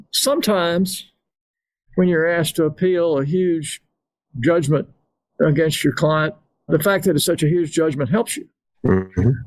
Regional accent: Jackson, Mississippi, United States; Well, I'm from Jackson, Mississippi.

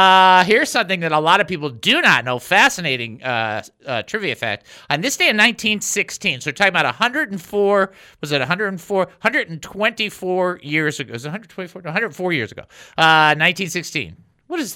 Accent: Michigan, United States; now in Texas, United States; I was born in Michigan. And in Michigan, we would go to summer camp.

